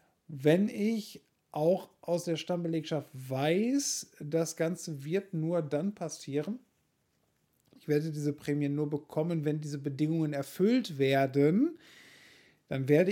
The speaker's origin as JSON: {"language": "German", "region": "North Rhine-Westphalia", "country": "Germany", "said": "Ich komme aus dem Kreis Olpe"}